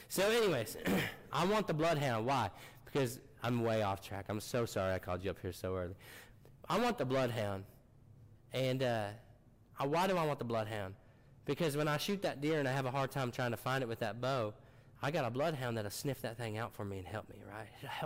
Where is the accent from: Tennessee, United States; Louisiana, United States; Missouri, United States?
Missouri, United States; you know, I come from Missouri, and it's not like as far south as you can get. I understand that. But it's southern Missouri.